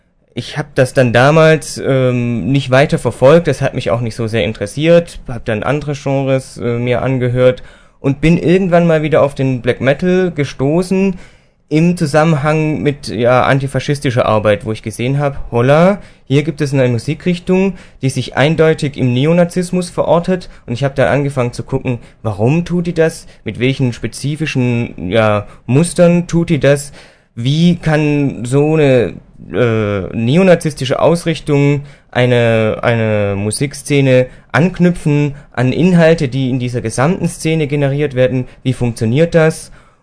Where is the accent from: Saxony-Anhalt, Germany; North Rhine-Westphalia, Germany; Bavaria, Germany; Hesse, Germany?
North Rhine-Westphalia, Germany; Cologne; ich komme aus Köln